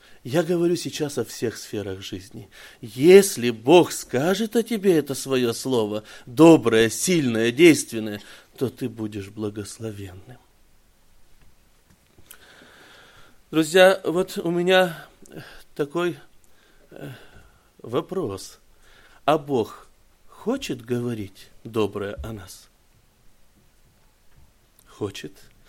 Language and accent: Russian; Kazakhstan; я из Казахстана.